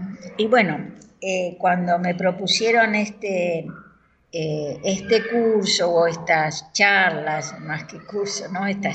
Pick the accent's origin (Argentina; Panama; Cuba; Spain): Argentina; Bahía Blanca, Buenos Aires Province; que soy de Bahía Blanca